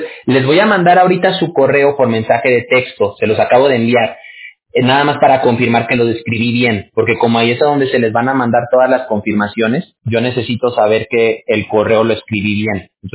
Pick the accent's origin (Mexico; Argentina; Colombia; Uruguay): Mexico; Aguascalientes; Yo también soy mexicano. Yo soy de Aguascalientes.